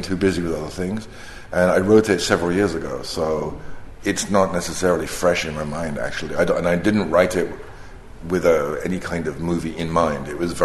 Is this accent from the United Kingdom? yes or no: yes; United Kingdom; Like the British and Hong Kong, because I'm British.